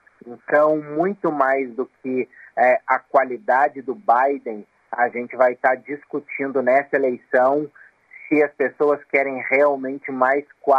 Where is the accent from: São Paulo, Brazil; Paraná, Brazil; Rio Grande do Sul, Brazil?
Rio Grande do Sul, Brazil; moved away; especialmente eu que sou do Rio Grande do Sul, estou longe do Rio Grande do Sul há muito tempo